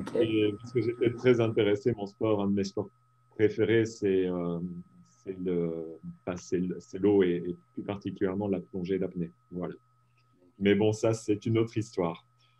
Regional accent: Belgium; je suis belge d'origine

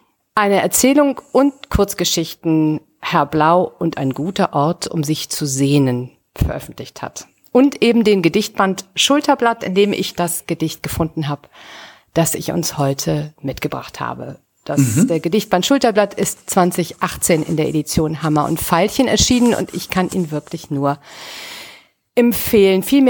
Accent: Rhineland, Germany; Ein Rheinländer wie ich, sozusagen ein Landsmann von mir.

